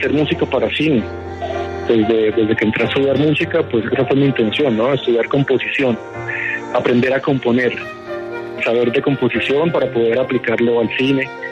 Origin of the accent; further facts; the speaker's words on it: Colombia; por más que aquí uno esté adaptado, y ya llevo 9 años pasados, yo soy colombiano y eso está claro